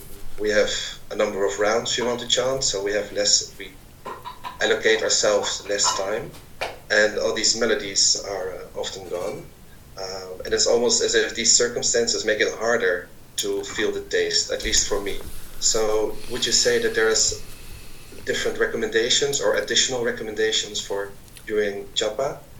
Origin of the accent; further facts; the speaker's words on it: Netherlands; English is a second language; I'm from the Netherlands.